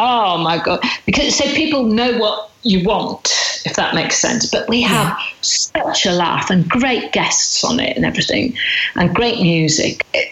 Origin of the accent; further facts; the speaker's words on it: North West England, United Kingdom; growing up in Rill, obviously Liverpool is a big part of your life.